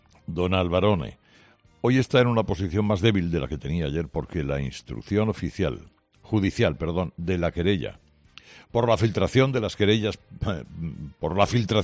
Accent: Spain; Somos muchos los españoles interesados por Argentina, que admiramos y queremos a ese país.

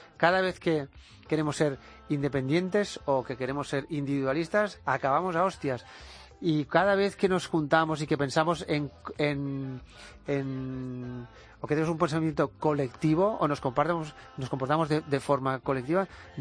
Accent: Catalonia, Spain; yo soy catalán, ¿vale? O sea, y después soy ciudadano del mundo. Porque tengo una cultura y un idioma que es diferente al francés, al inglés o al castellano

